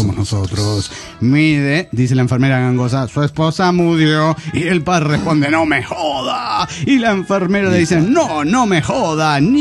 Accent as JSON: {"language": "Spanish", "town": "Mérida", "region": "Yucatán", "country": "Mexico", "said": "de Mérida, Yucatán."}